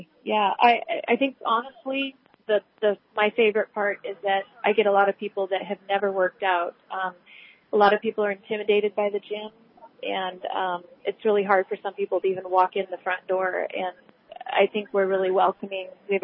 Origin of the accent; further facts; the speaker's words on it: Redding, California, United States; I was raised here in Redding.